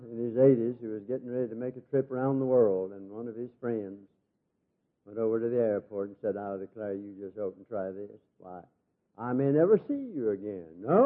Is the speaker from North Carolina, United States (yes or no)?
yes; North Carolina, United States; And I came down from Catawba County, where I grew up, and spoke in the old Broadway Theater in the courthouse.